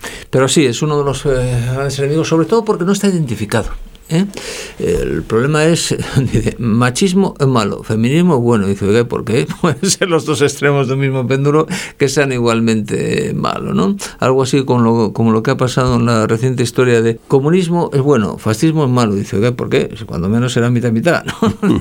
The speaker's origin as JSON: {"language": "Spanish", "town": "Oviedo", "region": "Asturias", "country": "Spain", "tie": "born or raised there", "said": "Yo soy de Oviedo, nací en un barrio no precisamente de lujo"}